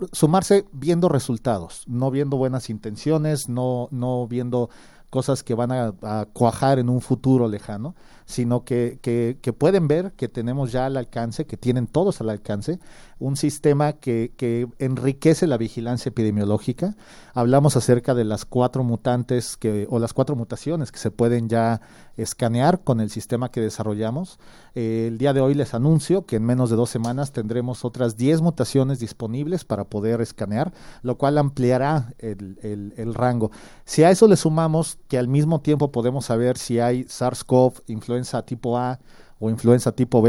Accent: Mexico City, Mexico; now in Guanajuato, Mexico; bueno, no, yo soy chilango, vivo en Guanajuato

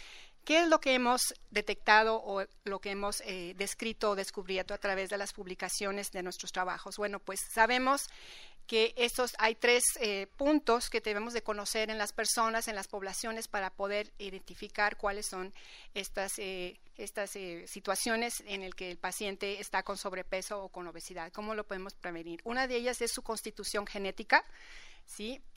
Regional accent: Mexico; aquí del occidente de México, es que la ancestría

